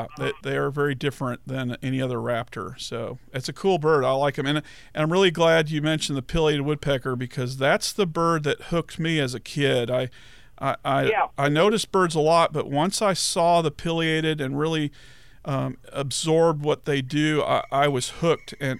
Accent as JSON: {"language": "English", "town": "Dallas", "region": "Texas", "country": "United States", "tie": "born or raised there", "said": "But when I was a kid growing up in Dallas, I saw my first caracara in Kaufman County in the 1970s on I-20 driving through there"}